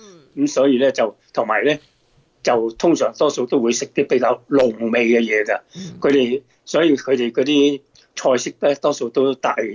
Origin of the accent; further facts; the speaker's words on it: Guangdong, China; 尤其是我哋廣東人唔中意食嗰啲白肉噶嘛、胸肉噶嘛